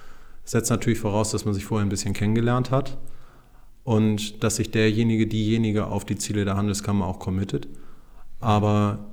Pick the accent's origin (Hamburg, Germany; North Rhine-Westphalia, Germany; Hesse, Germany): Hamburg, Germany; Nein, für Niendorf, wo ich herkomme.